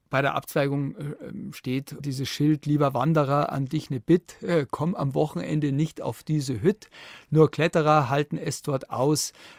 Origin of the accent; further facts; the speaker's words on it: Bavaria, Germany; Und ich stehe heute noch zu dieser Protestaktion und würde es auch jederzeit wieder machen in meiner Heimatregion.